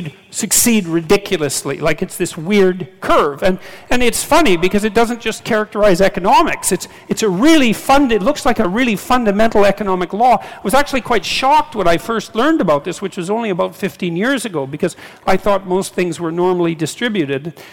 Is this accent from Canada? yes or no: yes; Canada; I'm a Canadian, so I'll use